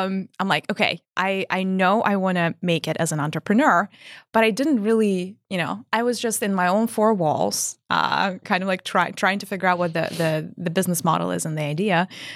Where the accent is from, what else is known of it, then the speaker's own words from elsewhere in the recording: Russia; Now, I grew up in Russia.